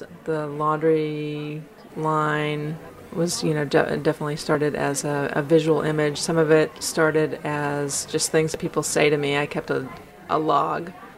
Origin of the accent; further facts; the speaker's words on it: the South, United States; different parts of my identity as a Southerner